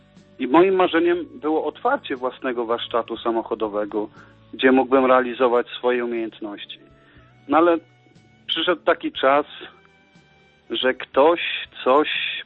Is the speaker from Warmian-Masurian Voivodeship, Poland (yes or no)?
yes; Elbląg, Warmian-Masurian Voivodeship, Poland; Pochodzę z parafii redemptorystów w Elblągu, gdzie się urodziłem, wychowałem.